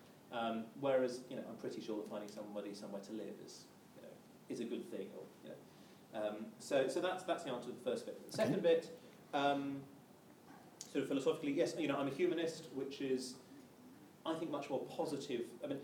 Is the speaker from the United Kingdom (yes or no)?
yes; Cambridge, East of England, United Kingdom; I grew up in Cambridge.